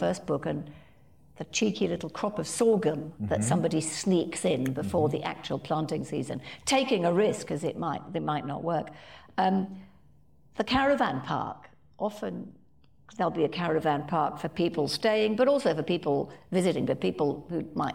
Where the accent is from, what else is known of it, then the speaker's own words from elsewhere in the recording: United Kingdom; now in Australia; as you can probably tell by my accent, wasn't born here, do we say country, which is what you say in the UK, where I grew up some of my life